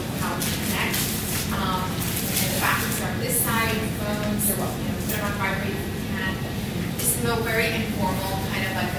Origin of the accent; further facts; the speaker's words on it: New Jersey, United States; I am from New Jersey. … I'm a nurse practitioner.